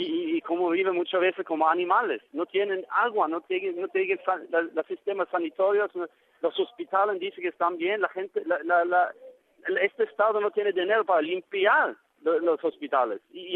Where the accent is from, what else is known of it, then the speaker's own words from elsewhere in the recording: Norway; Spanish is a second language; yo soy de Noruega.